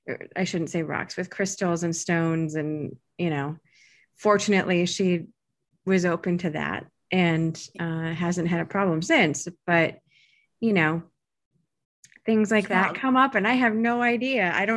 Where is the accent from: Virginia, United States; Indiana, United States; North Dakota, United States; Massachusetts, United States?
North Dakota, United States; I grew up in North Dakota, so there's plenty of snow in the winter.